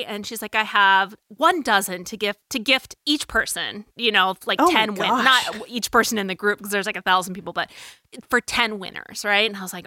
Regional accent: Phoenix, Arizona, United States; I grew up in Phoenix and Mexican food is just huge there.

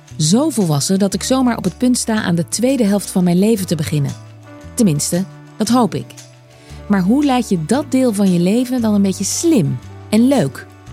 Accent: Leiden, South Holland, Netherlands; Ik was, denk ik, zo'n jaar of 12, 13. Ik kom uit Leiden.

